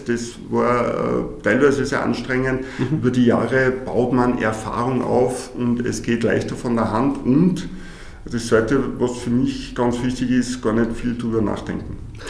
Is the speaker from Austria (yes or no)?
yes; Salzburg, Austria; Ich bin gelernter Spediteur, bin aus Salzburg